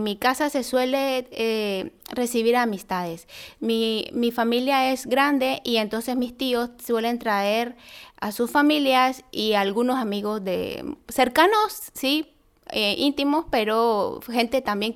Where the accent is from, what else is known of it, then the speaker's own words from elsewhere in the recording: Nicaragua; Sí, soy de Nicaragua.